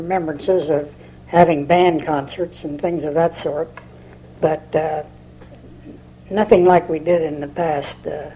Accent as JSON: {"language": "English", "town": "Lawrenceburg", "region": "Indiana", "country": "United States", "tie": "born there", "said": "I was born in Lawrenceburg on Shipping Street, July the 24th, 1910. I was the son"}